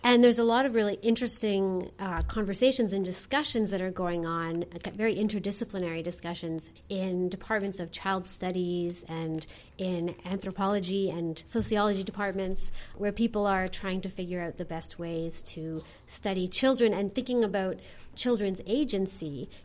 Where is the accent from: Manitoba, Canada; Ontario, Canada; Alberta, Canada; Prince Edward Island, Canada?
Ontario, Canada; Milton; I mean, I grew up in Milton